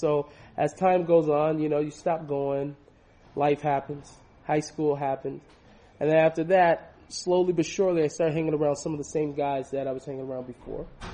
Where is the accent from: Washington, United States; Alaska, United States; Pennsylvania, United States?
Washington, United States; Seattle; I grew up in Seattle, Washington.